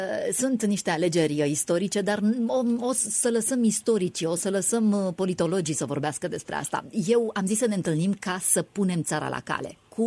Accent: Romania; cât de mândră sunt eu că sunt româncă

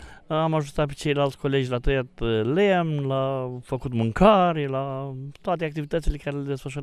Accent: Botoșani, Botoșani County, Romania; sunt din Botoșani, meșter popular

